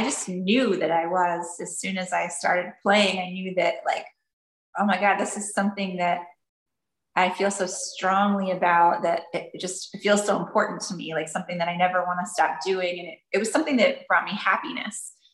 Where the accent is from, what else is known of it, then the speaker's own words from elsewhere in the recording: United States; So it was, for me as an American, where everything is pretty new, it was amazing to go to Europe and feel all the history.